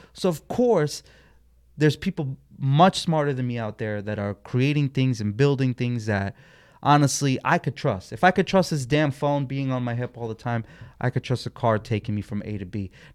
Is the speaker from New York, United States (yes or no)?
yes; New York City, New York, United States; Okay, so here in New York, Nextel was a big thing.